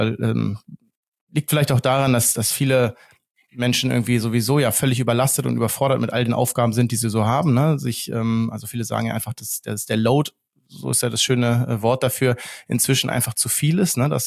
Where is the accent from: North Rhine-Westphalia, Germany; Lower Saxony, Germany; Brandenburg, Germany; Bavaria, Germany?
Lower Saxony, Germany; ich wohne ja hier an so einem See, wo ich auch aufgewachsen bin am Steinhuder Meer